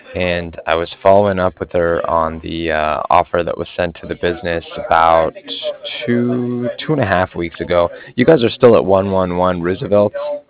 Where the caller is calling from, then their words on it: Cardiff, Wales, United Kingdom; And I'm calling from Cardiff, C-A-R-D-I-F-F, like Frank.